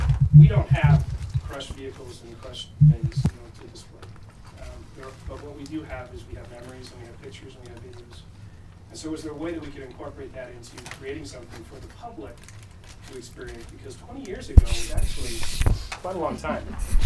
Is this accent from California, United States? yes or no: no; Corinne, Utah, United States; I was actually born and raised in Corinne, out west of Riverside. My family are cattle ranchers out there, and that's what I did growing up.